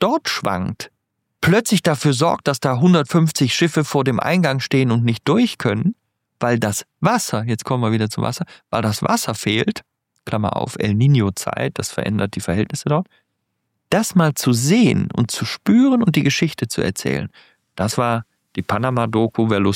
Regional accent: Bonn, North Rhine-Westphalia, Germany; ich bin in Bonn aufgewachsen. Das war also sehr nah am Rhein dran.

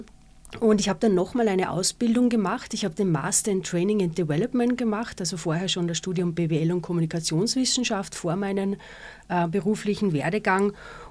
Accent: Upper Austria, Austria; Ich bin ja in Oberösterreich geboren, da eine kleine Pension gehabt und dann war es natürlich naheliegend, wenn man im Tourismus aufgewachsen ist

